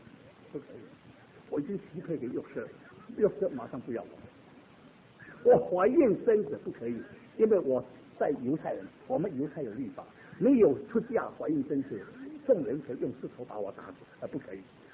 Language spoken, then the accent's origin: Chinese; Singapore; 我是新加坡人，我到新加坡，因为我父母在新加坡